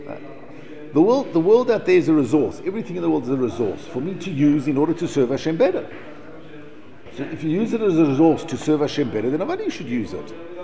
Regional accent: South Africa; Because I come from South Africa and that's what we have for breakfast

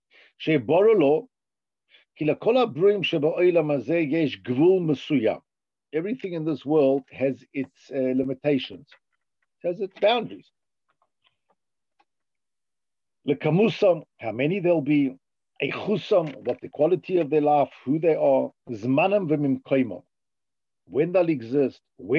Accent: South Africa; now in Israel; I'm a South African. I never typed until I came to Israel. I don't know how to type.

